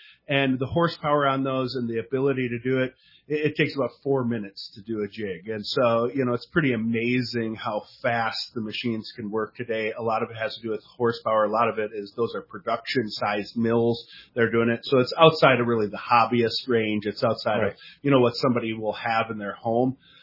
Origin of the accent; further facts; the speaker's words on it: Minnesota, United States; like I grew up in Minnesota, we fish what's called a lemon head